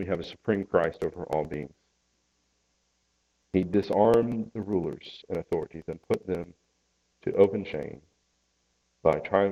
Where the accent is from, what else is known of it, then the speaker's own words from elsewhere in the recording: Tennessee, United States; I'm from East Tennessee. We roll with shotguns.